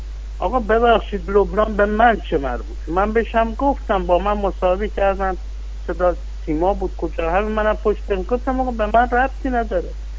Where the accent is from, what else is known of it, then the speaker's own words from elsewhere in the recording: Abadan, Khuzestan, Iran; من بهت میگم از آبادان اومدم، من ایرانیم